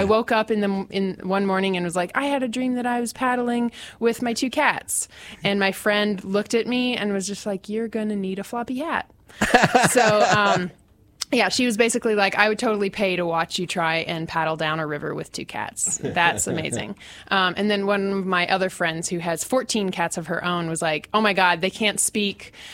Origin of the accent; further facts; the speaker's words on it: Lexington, United States; now in Washington, D.C., United States; I grew up in Lexington. Yeah.